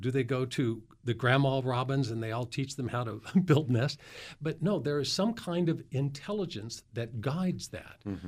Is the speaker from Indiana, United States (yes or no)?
yes; Evansville, Indiana, United States; The God I grew up with in the Lutheran Church Missouri Synod in Evansville, Indiana, was this angry, bearded, white guy sitting on a cloud waiting for me to step out of line and throw me into hell, right?